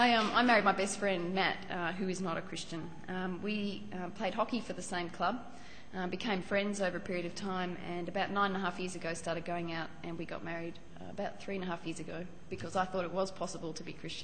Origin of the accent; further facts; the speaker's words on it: Sydney, New South Wales, Australia; now in Perth, Australia; I'm 31. I'm originally from Sydney. I grew up there, went to uni there, studied medicine, trained in neurology. And then developed an interest in nerve and muscle diseases, so came to Perth last year with my husband